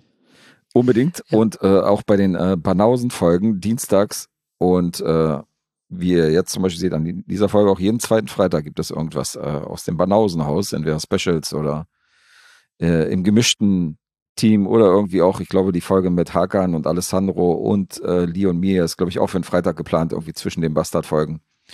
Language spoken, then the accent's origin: German; Serbia; Ich komme aus Serbien, ja.